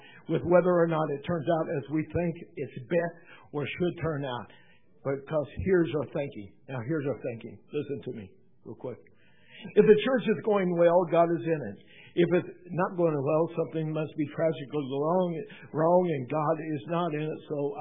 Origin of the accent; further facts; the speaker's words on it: the Ozarks, United States; pardon me, I'm from the Ozarks, and I can talk however I want to talk.